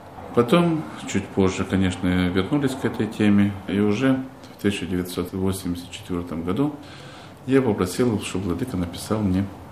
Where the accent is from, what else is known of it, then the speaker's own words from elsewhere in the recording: Tbilisi, Georgia; also born or lived in Azerbaijan; Нет, так получилось, что я родился там, потом жили в Азербайджане, потом снова вернулись в Грузию, и фактически юность прошла в Тбилиси, да.